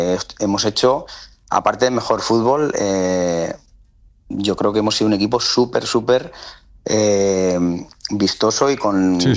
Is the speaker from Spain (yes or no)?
yes; Spain; como español te sientes súper representado